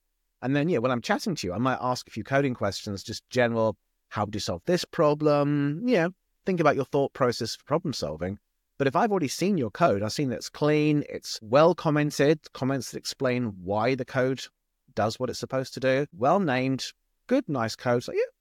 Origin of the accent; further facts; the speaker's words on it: United Kingdom; now in United States; obviously, I'm not American. I am British. I live in the US.